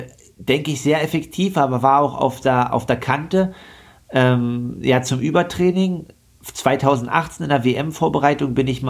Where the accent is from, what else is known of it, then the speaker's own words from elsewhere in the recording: Leipzig, Saxony, Germany; Als Leipziger fährt man ja nicht so oft ins Skilager.